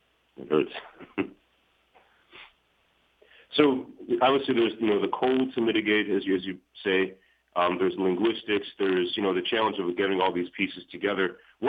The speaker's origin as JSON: {"language": "English", "town": "Chicago", "region": "Illinois", "country": "United States", "tie": "born or raised there", "said": "And I grew up in Chicago, but it's what you're describing sounds extreme to me, too."}